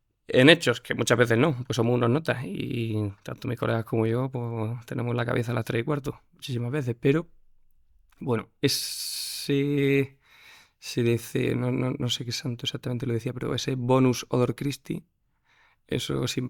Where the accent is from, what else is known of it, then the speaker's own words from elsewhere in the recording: Granada, Andalusia, Spain; Sí, bueno, soy de Granada.